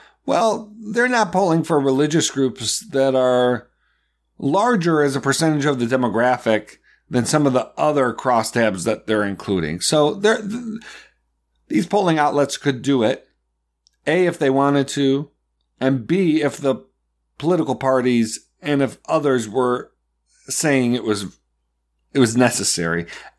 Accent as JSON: {"language": "English", "town": "Buffalo", "region": "New York", "country": "United States", "tie": "born or raised there", "said": "my experience growing up in Buffalo"}